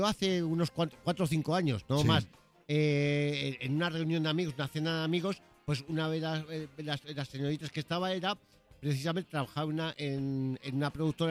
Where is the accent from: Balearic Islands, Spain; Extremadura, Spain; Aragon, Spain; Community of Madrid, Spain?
Community of Madrid, Spain; Madrid; born there; Pues yo soy nacido en Madrid, pero...